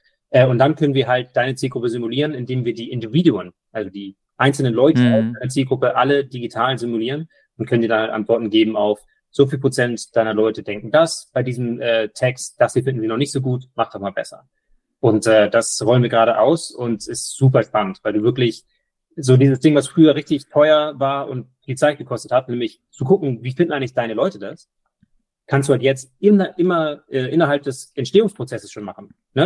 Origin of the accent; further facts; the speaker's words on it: Hamburg, Germany; hier der CIO und Co-Founder von Neurofresh, geboren, aufgewachsen in Hamburg, dann so ungefähr 10 Jahre im Ausland gewesen